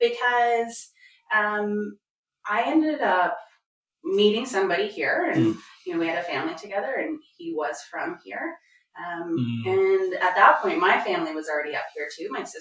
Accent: Toronto, Ontario, Canada; also born or lived in Uxbridge; So I was born in Toronto. We moved to Uxbridge when I was in grade 7. And I went to high school in Uxbridge, ended up moving up this way. My family moved to Washburn Island

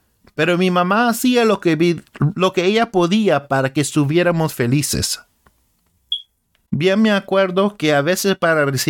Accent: Los Angeles, California, United States; born there; Yo nací en la ciudad de Los Ángeles, California, en abril 9, 1994. Nací en el Evangelio.

